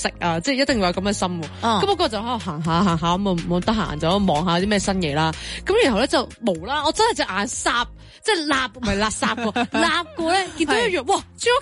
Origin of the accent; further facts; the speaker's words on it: Hong Kong; 大家都觉得作为香港人一定要食过嘢，但我系冇食过嘅